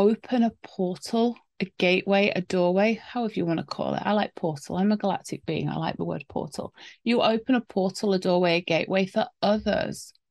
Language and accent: English; England, United Kingdom; I'm English after all. I love my tea.